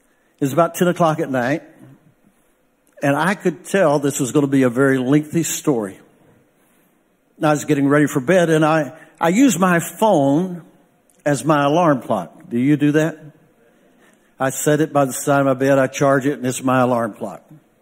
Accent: Texas, United States; I'm from West Texas.

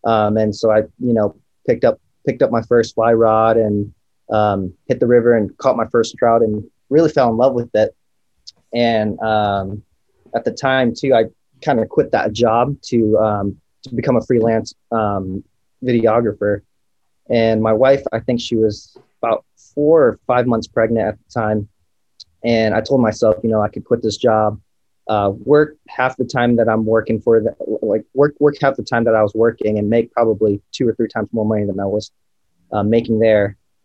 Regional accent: Michigan, United States; now in California, United States; I grew up in Michigan. So, you know, that's all everyone do up there is they either fish or they hunt.

